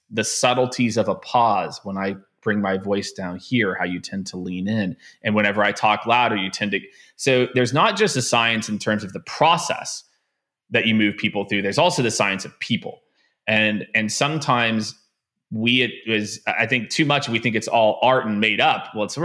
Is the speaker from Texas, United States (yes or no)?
no; Kansas City, Missouri, United States; also born or lived in Tampa / Phoenix / San Francisco; now in New York, United States; I grew up in Kansas City. Go Chiefs, for those who don't know. And then moved to Tampa, then Phoenix for 5 years, San Francisco for 2.5, New York for 6.